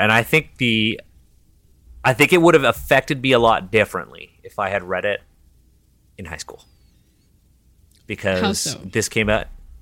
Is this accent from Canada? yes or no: yes; Toronto, Ontario, Canada; first language English; I was born and raised in Toronto. English is my first language. My father came here from China and my mother was born here. Both of them speak Chinese fluently.